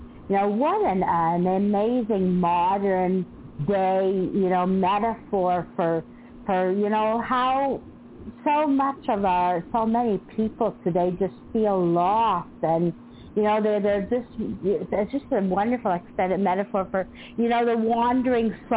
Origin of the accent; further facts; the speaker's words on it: Canada; I didn't know this, being Canadian, we study a bit of American history, but not everything.